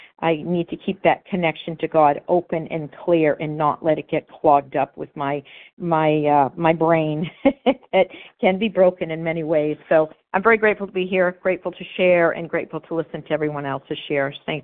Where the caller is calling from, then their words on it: Florida, United States; I live in New Hampshire, but I'm currently hailing from Florida, which I'm very grateful for.